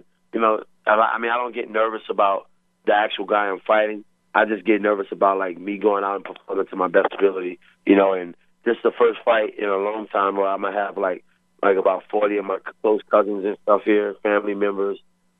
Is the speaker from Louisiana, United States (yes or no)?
yes; New Orleans, Louisiana, United States; I'm from New Orleans, born and raised.